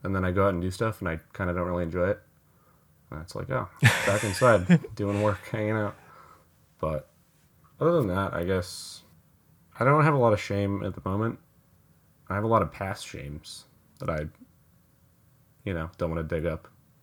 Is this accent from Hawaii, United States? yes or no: no; Michigan, United States; I grew up here. Well, not in Lansing, but I grew up in Michigan.